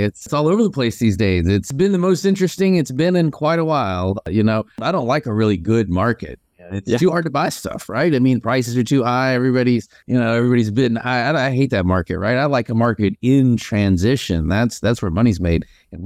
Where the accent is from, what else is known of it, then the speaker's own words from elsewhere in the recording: Atlanta, Georgia, United States; I'm from Atlanta. So I thought, you know, growing up, I'm gonna fly for Delta.